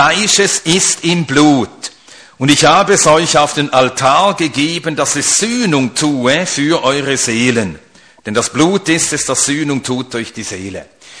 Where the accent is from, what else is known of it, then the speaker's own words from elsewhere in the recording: Sweden; first language Swedish; German is a second language; meine Muttersprache ist Schwedisch und ich rede jeden Tag Schwedisch. Mit Gott, der versteht es. Ja, ja, ich bete immer auf Schwedisch.